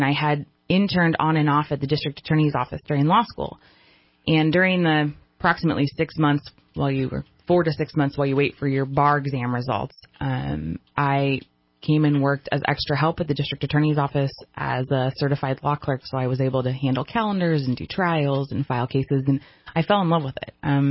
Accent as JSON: {"language": "English", "region": "California", "country": "United States", "tie": "born or raised there", "said": "I grew up in Shasta County."}